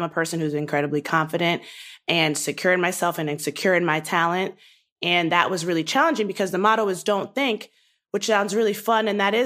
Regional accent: Nigeria; I'm a Black woman who is proud to be Black. I'm a Nigerian woman who is proud to be Nigerian.

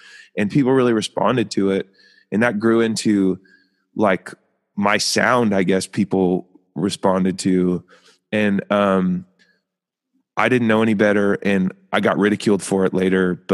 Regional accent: Oregon, United States; songwritery stuff growing up in Oregon.

